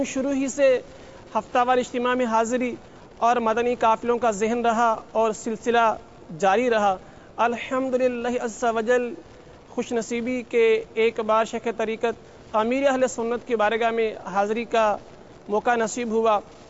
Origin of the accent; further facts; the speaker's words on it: Gujranwala, Punjab, Pakistan; اور میرا تعلق گوجرانوالہ شہر پاکستان سے ہے.